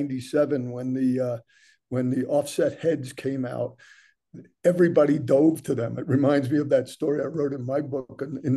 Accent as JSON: {"language": "English", "town": "Levittown", "country": "United States", "tie": "born or raised there", "said": "One was the growing up in Levittown part."}